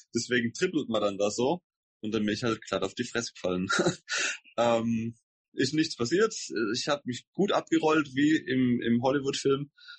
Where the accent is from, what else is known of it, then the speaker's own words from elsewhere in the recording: Haslach, Baden-Württemberg, Germany; von meinem Lieblingsdöner in Haslach, in meiner Heimatstadt